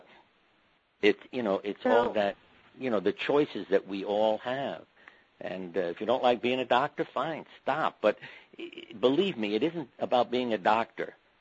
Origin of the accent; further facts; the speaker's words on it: Connecticut, United States; People often ask me where I'm from, and I tell them I'm from Connecticut.